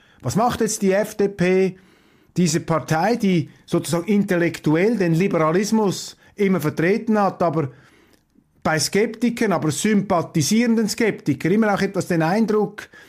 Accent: Switzerland; ich sage es Ihnen jetzt tiefenentspannt als Schweizer

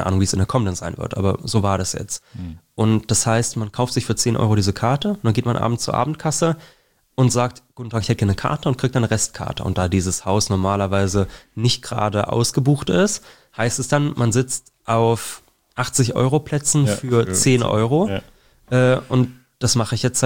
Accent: Berlin, Germany; Ich bin ursprünglicher Berliner.

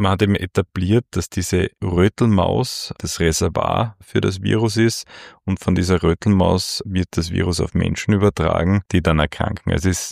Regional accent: Styria, Austria; in der Weststeiermark Infektionen verursacht. Das ist, wo ich aufgewachsen bin.

